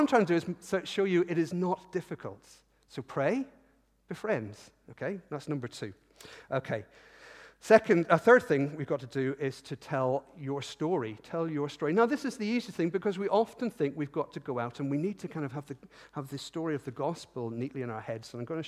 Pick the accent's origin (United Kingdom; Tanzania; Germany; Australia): United Kingdom; We do this as British people, don't we?